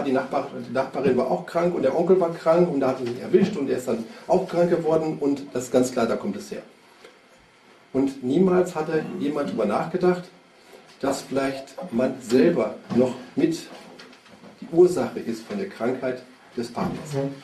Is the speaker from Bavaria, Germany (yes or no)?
yes; Hösbach, Bavaria, Germany; Ich komme aus Hösbach und bin Gesundheitsberater der neuen Medizin.